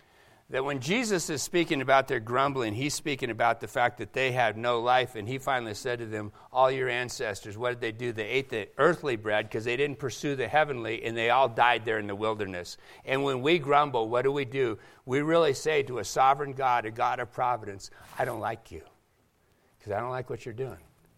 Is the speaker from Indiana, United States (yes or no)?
no; Seattle, Washington, United States; Starbucks started in Seattle. I'm from Seattle. Craziness comes from Seattle.